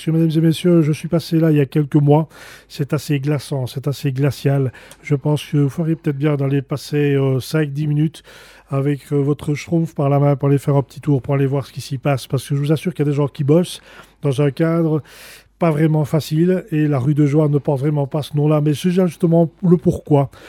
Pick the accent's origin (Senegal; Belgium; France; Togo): Belgium; Liège, Wallonia; je ne suis pas le seul, nous sommes liégeois